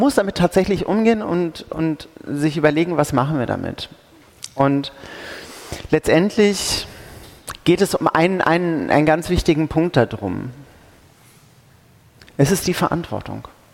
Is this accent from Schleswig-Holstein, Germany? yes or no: yes; Schleswig-Holstein, Germany